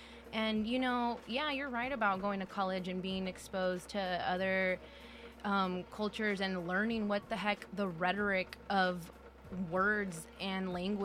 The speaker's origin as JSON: {"language": "English", "town": "Richmond", "region": "California", "country": "United States", "tie": "born or raised there", "said": "And I think that as Latinos, growing up in the hood, growing up in Richmond, and of course we've talked about this before, right? Because in Richmond we have San Pablo"}